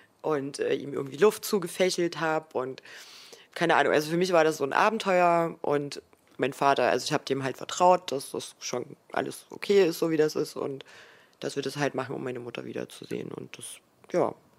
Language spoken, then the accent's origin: German; Chemnitz, Saxony, Germany; Ich war zwar eigentlich aus Sachsen und kam aus dieser Stadt und war sogar auf derselben Schule wieder, in der ich in der ersten Klasse schon war, in der DDR.